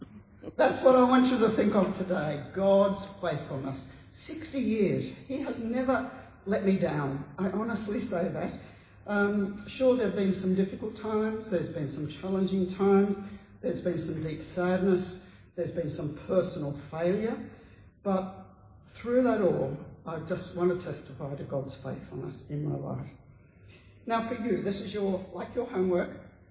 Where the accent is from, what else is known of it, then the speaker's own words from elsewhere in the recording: New South Wales, Australia; also born or lived in Moree / Mudgee / Sydney; I'm not a Queenslander. I'm born and bred in New South Wales. But just a few months old when my family moved to Moree. I started school there. Not long after that, we moved to Mudgee in the Central West, where I did my primary school.